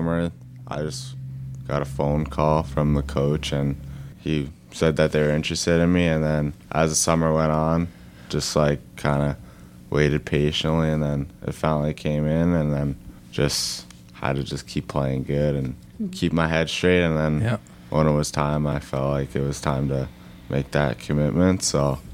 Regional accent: Canada; growing up in Canada, you're kind of around like all the time

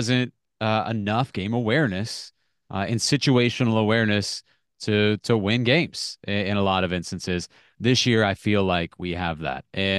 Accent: Crozet, Virginia, United States; Just as someone who's been around Virginia football for my whole life, growing up in Crozet

